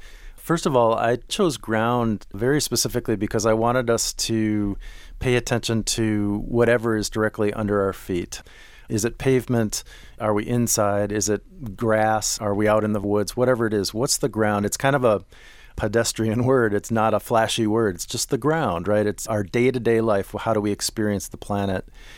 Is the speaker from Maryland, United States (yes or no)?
no; Minneapolis, Minnesota, United States; I grew up in Minneapolis, and my grandparents lived in southern Illinois.